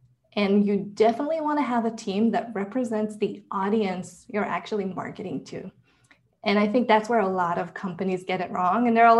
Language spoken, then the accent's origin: English; Israel; so I come from a very homogenous country. I was born and raised in Israel.